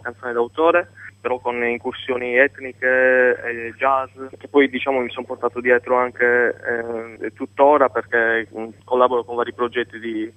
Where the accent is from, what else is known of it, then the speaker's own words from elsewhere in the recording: Sardinia, Italy; Io sono molto legato alla mia terra